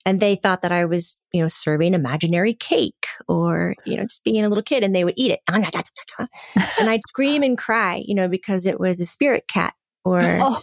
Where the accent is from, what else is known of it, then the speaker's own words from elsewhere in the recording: Florida, United States; I grew up in Central Florida.